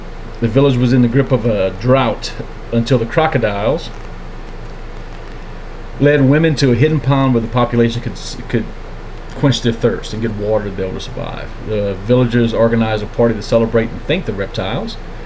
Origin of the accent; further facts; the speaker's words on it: Louisiana, United States; Growing up in Louisiana, remember the McElhenney's on the Tabasco Sauce Company, and it's on a little island in my hometown.